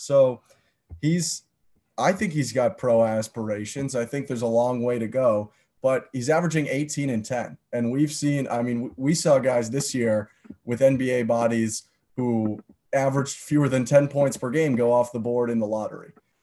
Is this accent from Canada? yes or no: yes; Canada; because obviously I am Canadian.